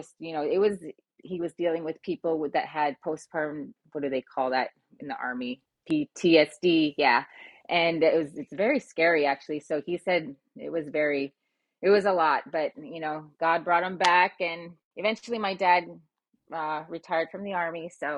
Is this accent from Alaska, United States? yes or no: yes; Alaska, United States; I was born and raised in Bristol Bay, so I was on a fishing boat when I was just a young girl